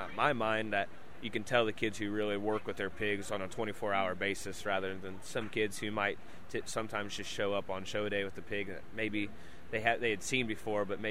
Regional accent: Carlinville, Illinois, United States; Yeah, I'm from Carlinville, Illinois there. Not too far from Highland here, but grew up on our farm with family and everybody.

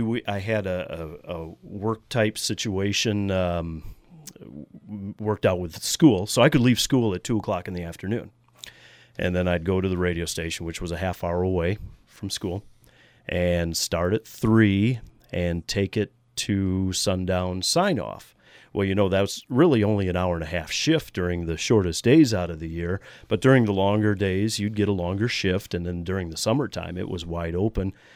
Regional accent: Black River Falls, Wisconsin, United States; My sister got her degree in radio, and she was working at a radio station near my hometown in Wisconsin. This was in Black River Falls, Wisconsin

